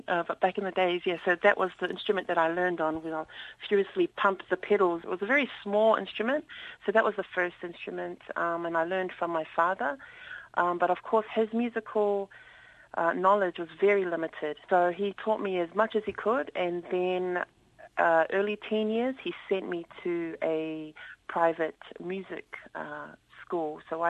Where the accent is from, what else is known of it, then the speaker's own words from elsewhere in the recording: Auckland, New Zealand; now in Melbourne, Australia; growing up in South Auckland, it's like Samoa for many of us growing up at that time. However, when I moved to Melbourne, it was very hard to see a fellow Samoan.